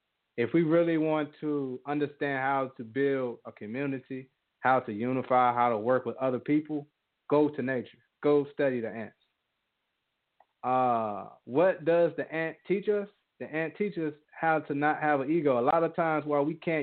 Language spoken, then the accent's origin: English; United States; Oh, no, I'm from America. I'm from America.